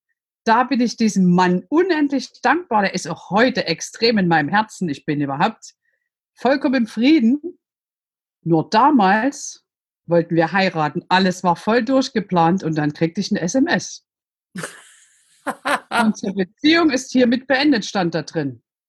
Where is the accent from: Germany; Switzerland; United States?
Germany; Saxony; Man hört es, ich bin aus Sachsen, ich bin in der DDR groß geworden